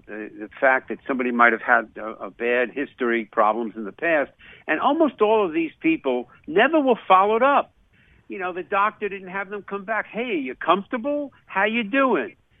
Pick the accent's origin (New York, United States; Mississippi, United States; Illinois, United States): New York, United States; Massapequa; I grew up in Massapequa, Long Island.